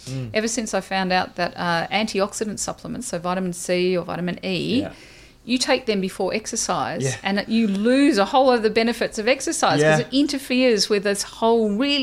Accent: Australia; I'm Australian

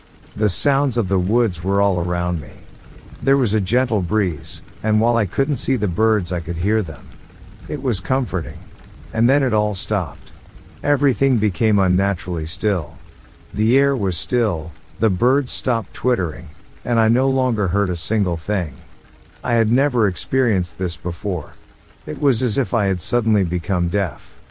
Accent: Munster, Ireland; now in United States; I'm originally from Ireland. I moved to the States roughly 20 years ago. This story takes place in County Clare, Ireland, when I was about 15 years old. One afternoon, I was walking through the woods near my home.

